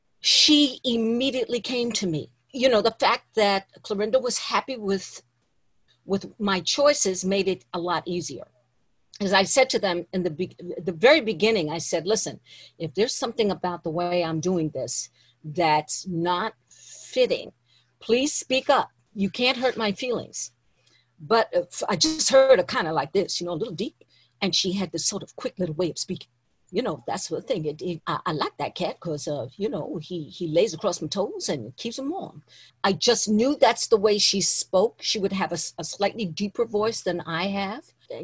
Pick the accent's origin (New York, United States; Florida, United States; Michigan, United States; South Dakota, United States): New York, United States; So, but I grew up in New York, you know, I grew up in New York.